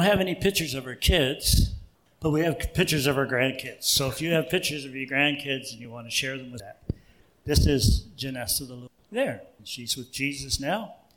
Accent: New Brunswick, Canada; For those of you who don't know us, we're from New Brunswick. We grew up on a dairy farm.

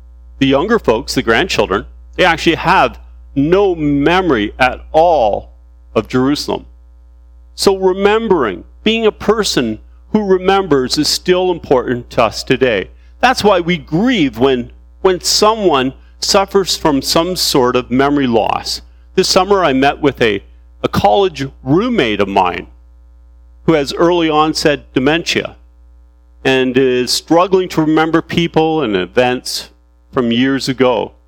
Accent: London, Ontario, Canada; born there; moved away as an adult; I was born in London, Ontario, and I left that city when I was 18 years of age.

